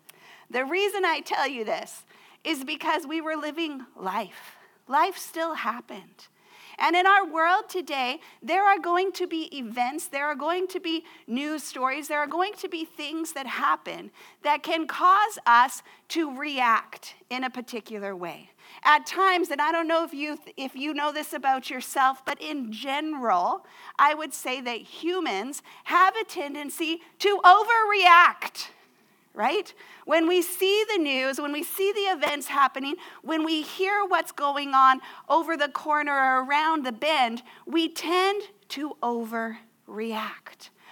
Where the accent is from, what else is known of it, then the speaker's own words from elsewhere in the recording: United States; I grew up in the United States, and if you know one thing about America and sports is that we really love cheerleaders.